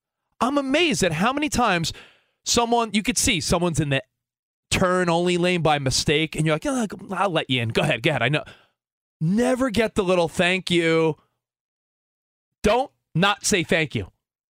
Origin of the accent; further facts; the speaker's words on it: New York, United States; now in Los Angeles, United States; I'm a New Yorker originally. New York, Philly, Boston.